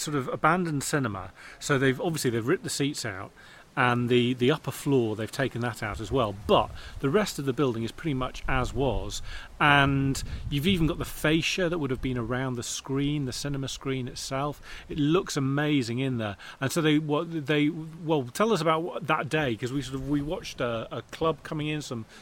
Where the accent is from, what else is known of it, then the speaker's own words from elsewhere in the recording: Liverpool, North West England, United Kingdom; So they are based in Toxteth in Liverpool, which is my hometown.